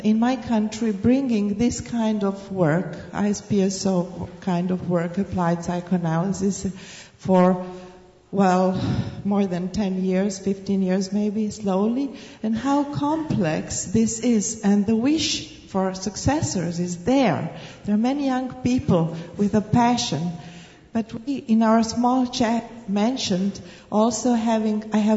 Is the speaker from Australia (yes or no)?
no; Belgrade, Serbia; from Belgrade, Serbia.